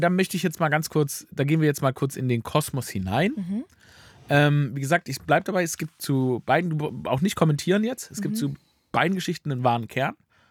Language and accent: German; Stuttgart, Baden-Württemberg, Germany; ich komme aus Stuttgart, da gibt es viele Bonzen